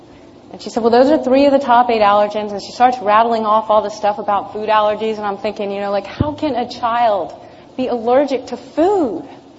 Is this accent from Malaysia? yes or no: no; Houston, Texas, United States; born or raised there